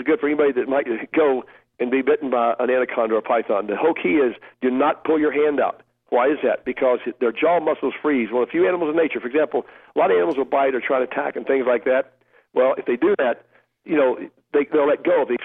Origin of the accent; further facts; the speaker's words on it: Tennessee, United States; I'm from Tennessee. I never saw a snake.